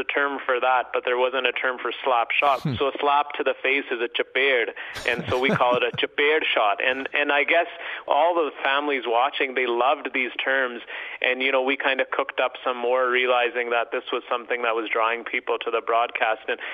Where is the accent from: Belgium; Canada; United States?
Canada; Alberta; Well, I grew up in Alberta, and there's two NHL teams here